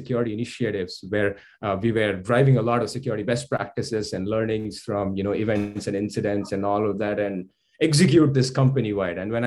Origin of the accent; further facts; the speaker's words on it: India; I am originally from India, where I graduated as an engineer in electronics and communication.